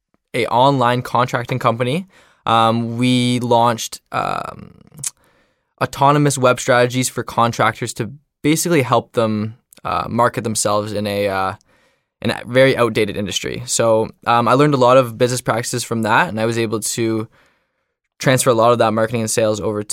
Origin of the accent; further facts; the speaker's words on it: London, Ontario, Canada; I'm originally from London, Ontario